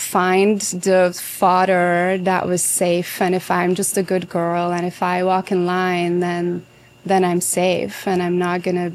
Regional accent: Belgium; moved away as an adult; now in United States; Yeah, it was when I was 25. I grew up in Belgium, in Europe.

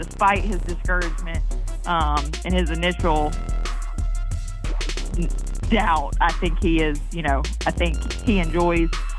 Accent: Watertown, Tennessee, United States; no, we're from Tennessee, about, you know, 10 minutes east of Lebanon.

